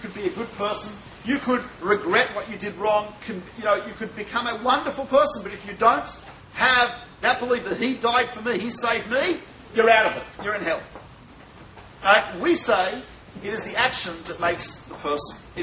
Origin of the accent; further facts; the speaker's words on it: Australia; Because I'm Australian